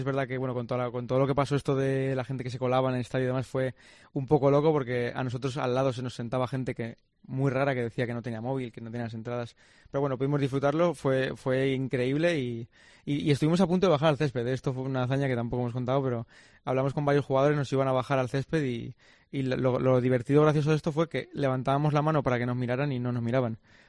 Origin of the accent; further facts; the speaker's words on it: Spain; al final yo soy español y yo quiero que gane España.